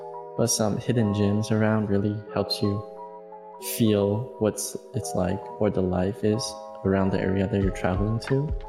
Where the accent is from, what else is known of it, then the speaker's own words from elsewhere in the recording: Guangzhou, Guangdong, China; English is a second language; but in my hometown, Guangzhou, pretty nice.